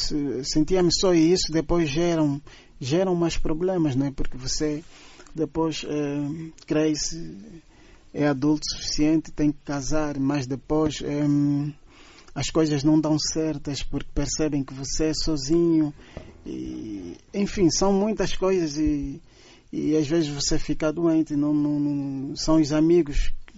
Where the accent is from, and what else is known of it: Angola